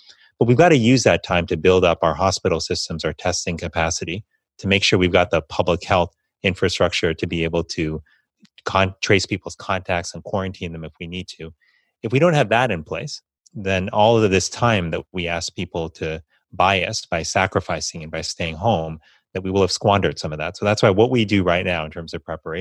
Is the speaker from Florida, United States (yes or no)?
yes; Florida, United States; Florida, my home state, Florida was one of them up until this morning, in fact.